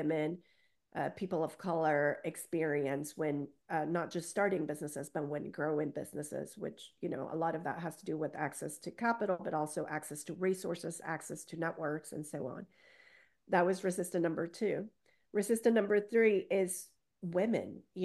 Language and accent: English; Oklahoma, United States; most of the time when I would say I'm from Oklahoma, I was kind of like a little bit of condescending